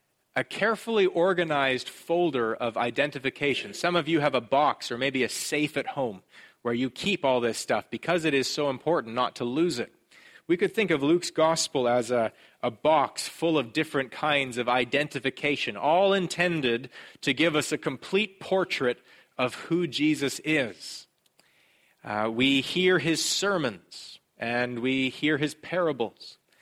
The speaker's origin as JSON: {"language": "English", "country": "Canada", "lives_now": "Sunnyvale, United States", "said": "I'm Canadian. You have to ask more than my address. I live in Sunnyvale."}